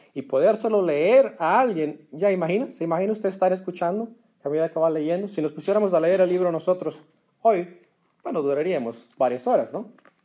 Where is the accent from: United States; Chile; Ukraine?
United States; Santa Ana, California; yo crecí en un ambiente en California, crecí en Santa Ana, una ciudad donde yo tenía las pandillas alrededor y todo